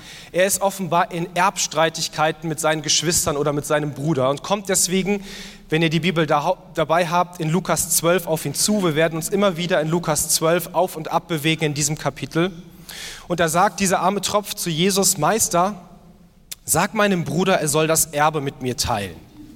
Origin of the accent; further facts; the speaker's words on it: Bavaria, Germany; Ich komme aus Bayern, deswegen Männer in Tracht, Frauen mit Blumenkränzen im Haar.